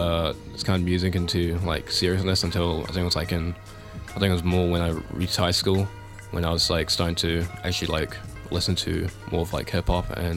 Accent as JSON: {"language": "English", "region": "Auckland", "country": "New Zealand", "said": "I'm from Auckland, New Zealand. And I rap and produce."}